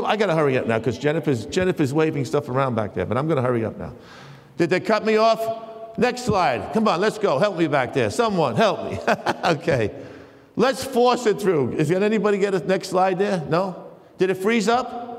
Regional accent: Queens, New York, United States; from Queens. You heard of … from Queens, you know?

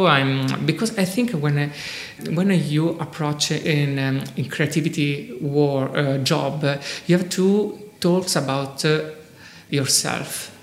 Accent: Rome, Lazio, Italy; English is a second language; I come from Rome and I'm here to show my new collection.

